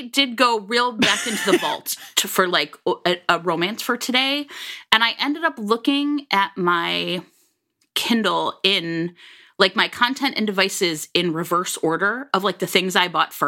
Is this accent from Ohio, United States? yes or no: yes; Cleveland, Ohio, United States; Okay, so I grew up in Cleveland, everybody